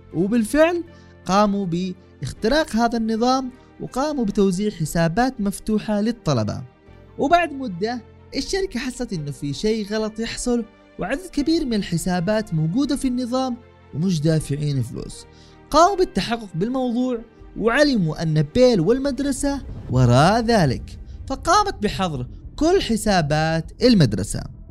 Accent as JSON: {"language": "Arabic", "country": "Yemen", "said": "فمثلا عندنا في اليمن الأجهزة الأمنية لا ترتقي إلى المستوى المطلوب"}